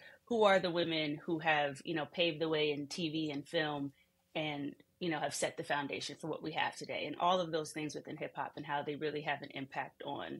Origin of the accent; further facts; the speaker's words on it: New Jersey, United States; I'm from Jersey, riding around New Jersey with my grandfather